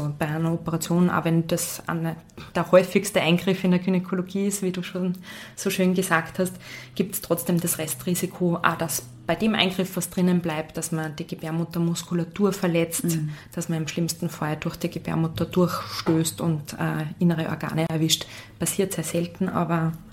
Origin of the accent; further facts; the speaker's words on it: Salzburg, Austria; In Salzburg, ich bin ursprünglich Salzburgerin